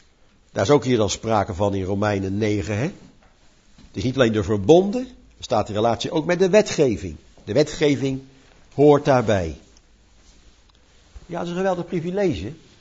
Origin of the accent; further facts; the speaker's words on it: Netherlands; Kunnen toch als Nederlanders niet zeggen, dat uit ons de Christus geboren is